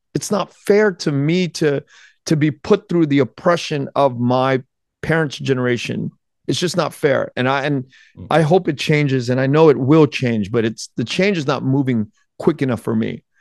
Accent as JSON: {"language": "English", "country": "United States", "said": "But I feel like it's changing for Vietnamese Americans that were born in the U.S., and we are so disconnected from Vietnam, and we're disconnected from Vietnamese American society in Little Saigon and Orange County."}